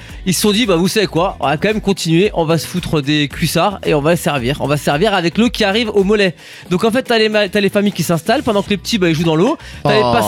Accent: Normandy, France; et pourtant, on a réussi à le faire chez nous, en France, en Normandie.

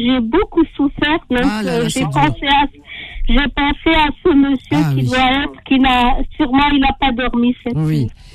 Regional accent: Constantine, Constantine Province, Algeria; Je suis algérienne de Constantine.

